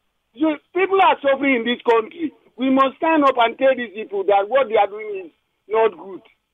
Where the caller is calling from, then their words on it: Ikoyi, Lagos, Nigeria; Yeah, I'm calling from Ikoyi.